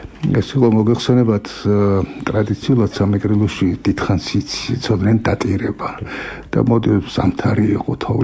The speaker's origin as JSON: {"language": "Georgian", "town": "Senaki", "region": "Samegrelo-Zemo Svaneti", "country": "Georgia", "tie": "born or raised there", "said": "მე რომ დავიბადე ეს იყო 84-ში დავიბადე. ნომი ახალი დამთავრებულა ჩემი ბავშვობის წლებში ხედავდი 1000 კვარი აიდის ხალხი დადიოდა ასე ვთქვა სენაკს ჰქონდა სტრატეგიული მნიშვნელობის აეროდრომი"}